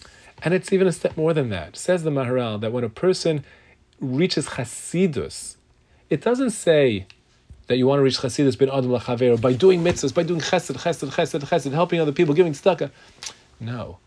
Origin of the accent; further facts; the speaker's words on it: Brooklyn, New York, United States; You know, I grew up in Brooklyn. So in Brooklyn, you have to parallel park. It's part of, you know, part of being a Brooklynite is parallel parking.